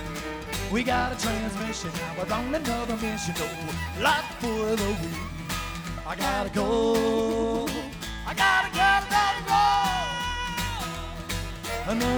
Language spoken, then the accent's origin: English; Chattanooga, Tennessee, United States; I come from Chattanooga, Tennessee.